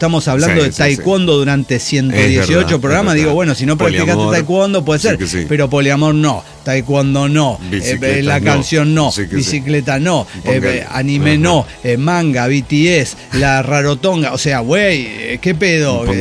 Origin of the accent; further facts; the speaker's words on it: Mexico; Mexicano, ¿no? Es que soy mexicano.